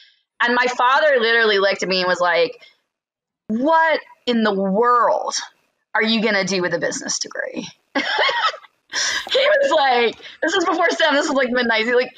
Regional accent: Cape Girardeau, Missouri, United States; In Florida, in a little small town in Missouri called Cape Girardeau, Missouri, on the river.

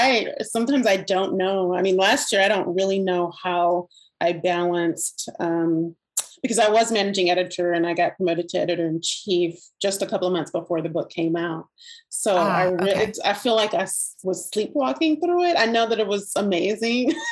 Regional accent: Louisiana, United States; now in California, United States; I don't have family here in Louisiana. I'm in California. I'm from Louisiana, and there's no blood family here.

